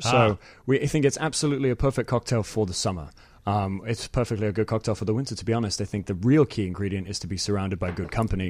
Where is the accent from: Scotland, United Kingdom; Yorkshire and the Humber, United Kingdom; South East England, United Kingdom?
South East England, United Kingdom; I'm originally from England, actually, the South Coast. But my mom's actually from Brooklyn, New York.